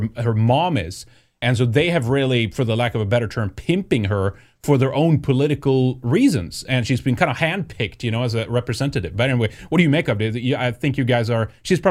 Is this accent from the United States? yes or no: no; Sweden; English is a second language; I'm Swedish, I'm from Sweden